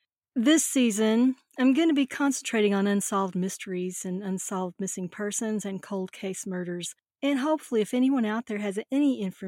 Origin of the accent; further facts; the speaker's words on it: Arkansas, United States; today our first case is from my home state of Arkansas